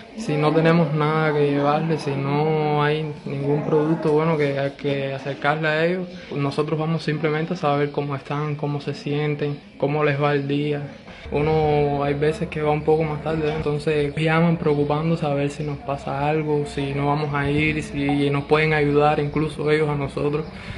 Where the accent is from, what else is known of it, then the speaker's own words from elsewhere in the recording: Cuba; Como jóvenes cubanos de nuestros tiempos, estamos demostrando que no son necesarias las armas para luchar por nuestra revolución, para luchar por nuestro país